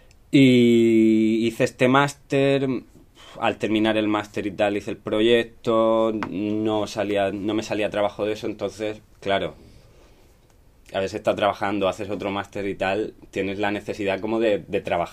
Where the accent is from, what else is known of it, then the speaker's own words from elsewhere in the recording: Murcia, Region of Murcia, Spain; born there; Yo nací en Murcia. Yo tengo 30 años ahora. Yo soy del 84, de la generación del 84.